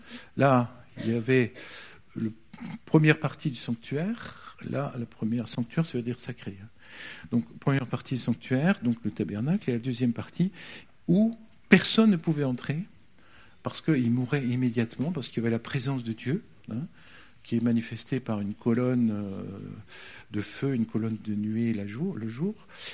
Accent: France; Ici, c'est le, chez nous en France, c'est le propitiatoire.

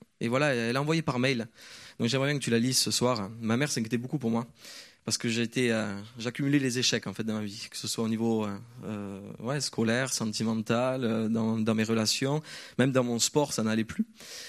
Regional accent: Pau, Nouvelle-Aquitaine, France; je viens de Pau et cette année donc

